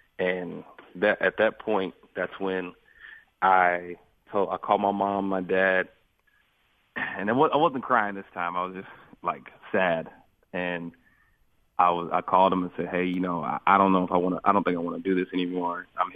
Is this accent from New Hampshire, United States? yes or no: no; Nashville, Tennessee, United States; I grew up around Nashville playing baseball, basketball, and football, you know, all around everywhere, traveled a lot.